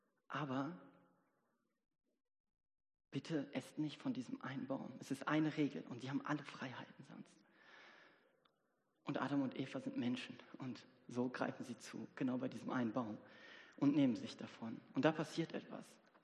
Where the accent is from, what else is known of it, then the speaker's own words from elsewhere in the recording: North Rhine-Westphalia, Germany; Ich komme aus dem Hochsauerland. Ich lebe in einer sehr ländlichen Gegend.